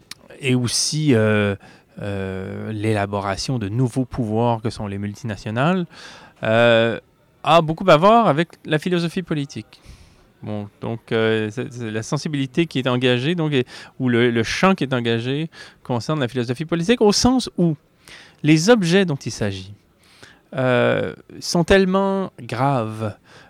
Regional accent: Quebec, Canada; Je suis québécois, j'ai fait mes études en France

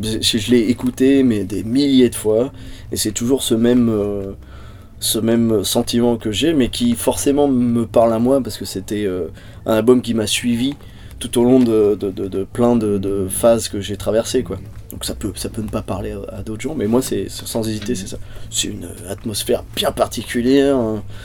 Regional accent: France; On a une authenticité, on est des Français, on est des contestataires, on est des râleurs

